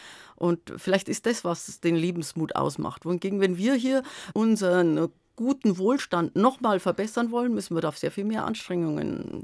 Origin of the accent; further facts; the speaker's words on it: Bavaria, Germany; Ich bin im Bayerischen Wald aufgewachsen und habe dort meine Schulzeit erlebt, bin in Cham in der Oberpfalz im Gymnasium gewesen, weil es damals in Fichtach, wo ich eigentlich lebte, noch kein Gymnasium gab.